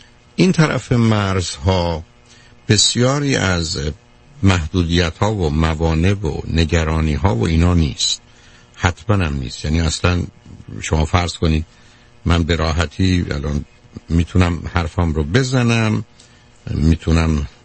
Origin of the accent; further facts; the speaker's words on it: Iran; من خودم 2 تا فوق لیسانس اقتصاد روانشناسیمو از دانشگاه تهران گرفتم، ولی وقتی اومدم اینجا